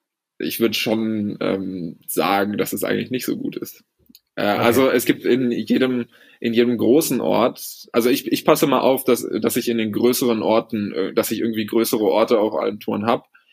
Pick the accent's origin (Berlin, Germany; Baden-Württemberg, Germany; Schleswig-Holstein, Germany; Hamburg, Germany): Berlin, Germany; also born or lived in North Rhine-Westphalia; now in Norway; als Berliner slash Westfaler